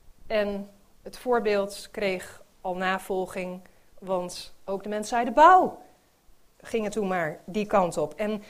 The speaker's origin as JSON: {"language": "Dutch", "country": "Netherlands", "said": "Nou staan wij als Nederlanders in van die lijstjes."}